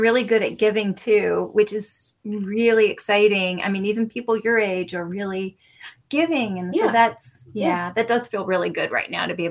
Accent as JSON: {"language": "English", "region": "Midwest", "country": "United States", "tie": "born or raised there", "said": "I grew up in the Midwest and all girls had long hair."}